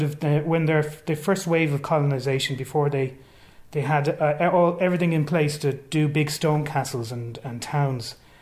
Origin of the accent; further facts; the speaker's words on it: Galway, Connacht, Ireland; I'm from Galway originally